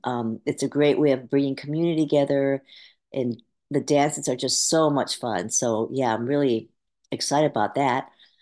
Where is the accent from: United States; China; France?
United States; Hawaii; So I grew up in Hawaii, and every weekend there was a Obon dance at a different Buddhist temple or Shinto shrine.